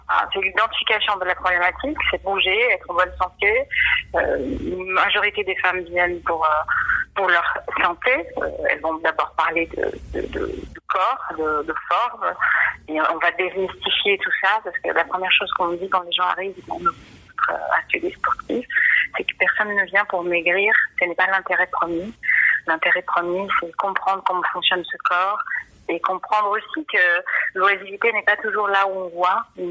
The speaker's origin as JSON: {"language": "French", "country": "Brazil", "lives_now": "France", "said": "Je viens du Brésil et le sport a fait partie de toute ma vie. Je suis née en dictature militaire."}